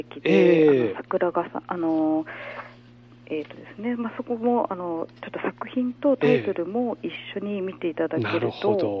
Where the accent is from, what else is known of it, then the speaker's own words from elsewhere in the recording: Omihachiman, Shiga, Japan; その故郷の生まれ故郷の近江八幡というところで、制作活動しておりまして、その後佐賀に移り住みまして、京都の佐賀、